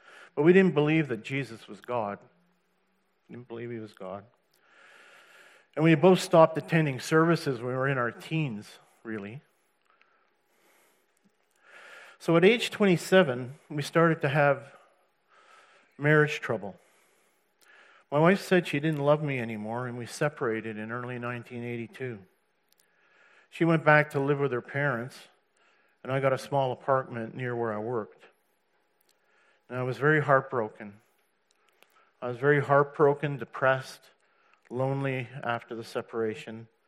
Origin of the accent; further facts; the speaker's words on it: Montreal, Quebec, Canada; born there; I was born in Montreal, Quebec, in Canada, in 1954. My dad was a Catholic, and my mom was a Lutheran Protestant.